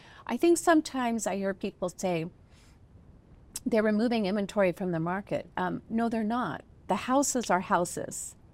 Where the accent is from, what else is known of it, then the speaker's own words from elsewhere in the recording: Washington, United States; now in Las Vegas, United States; I'm originally from the Seattle area